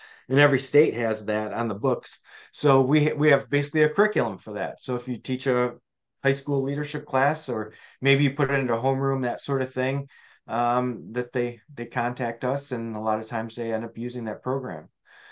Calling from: Traverse City, Michigan, United States; Sure, I'm coming from Traverse City, Michigan, which is a resort town in northern Michigan.

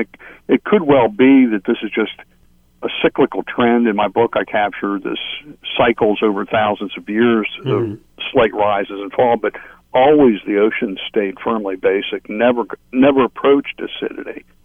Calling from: Florida, United States; I'm calling you from Florida today.

